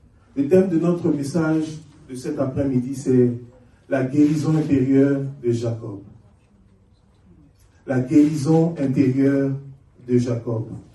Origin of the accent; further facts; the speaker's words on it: Côte d’Ivoire; Je suis originaire de la Côte d'Ivoire. Et j'ai grandi dans cette église.